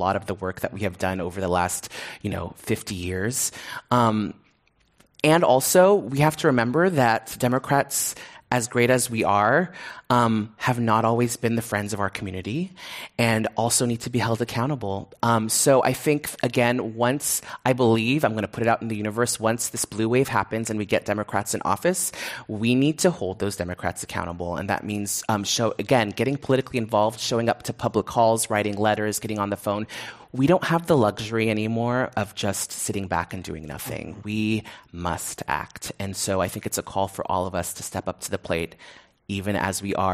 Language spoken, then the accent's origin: English; San Francisco, California, United States; Because I grew up in a city where diversity was valued, and at a time, I think, also where diversity was really valued